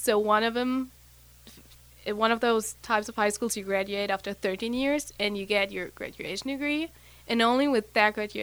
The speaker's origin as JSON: {"language": "English", "country": "Germany", "tie": "born or raised there", "second_language": "English", "said": "So, I feel like a lot of houses here only have like one level and a basement."}